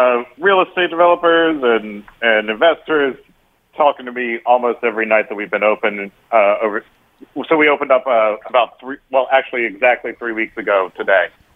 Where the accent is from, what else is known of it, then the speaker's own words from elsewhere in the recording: Charlottesville, Virginia, United States; I'm from Charlottesville, Virginia, right, like about 2 hours from Washington, D.C.